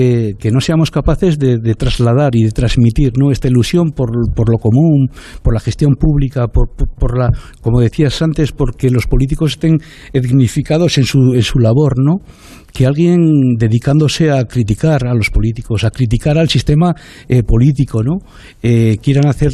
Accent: Falces, Navarre, Spain; yo también soy de fuera, yo soy navarro, yo soy de Falces

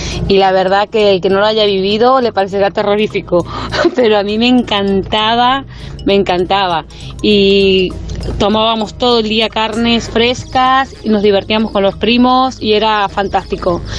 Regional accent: Argentina; now in Valencia, Spain; de Valencia, bueno, que soy argentina.

